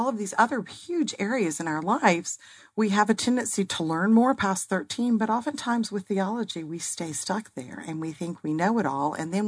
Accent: Arkansas, United States; also born or lived in Texas / North Carolina / Alabama; I was born and raised in Arkansas. I've lived in Texas and North Carolina and Alabama.

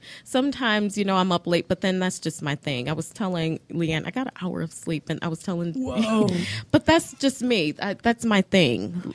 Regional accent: St. Louis, Missouri, United States; I have still great relationships with people in St. Louis SIG, where I'm from. I'm from St. Louis.

